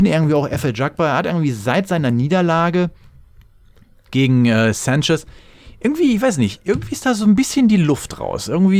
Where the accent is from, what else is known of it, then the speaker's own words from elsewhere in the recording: North Rhine-Westphalia, Germany; Ich komme aus Nordrhein-Westfalen, das ist für mich alles das Gleiche.